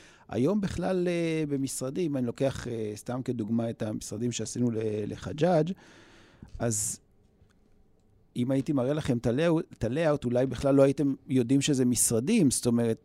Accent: Beersheba, Southern District, Israel; אני יודע שגם עכשיו אני באר שבעי במקור

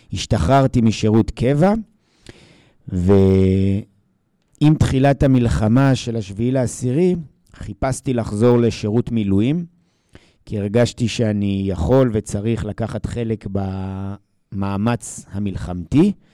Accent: Jerusalem, Jerusalem District, Israel; moved away as an adult; now in Tel Aviv, Israel; אז אני ומרב גדלנו בירושלים, אני ילד ירושלמי, כן? עזבתי את ירושלים בגיל 23 עם מרב, גרנו בכמה מקומות, בראשון, ברמת גן, בתל אביב, ובשנים האחרונות אנחנו גרים בתל אביב, אז הפכנו להיות תל אביבים.

